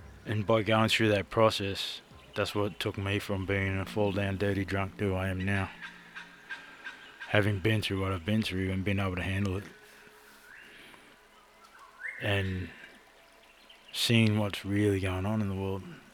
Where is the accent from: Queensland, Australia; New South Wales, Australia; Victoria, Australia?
New South Wales, Australia; I'm from the Gitabal and Ngarrukul people of the Northern Rivers. So it's around Mount Lindsay and Mount Warning, Mulumbini, Momali and Jargonbunj.